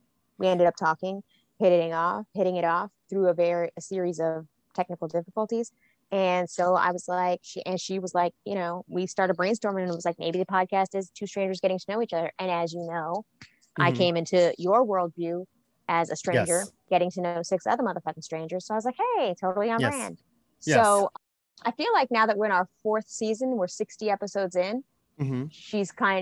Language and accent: English; Florida, United States; Well, you know, I'm from Florida too, so I'm always down.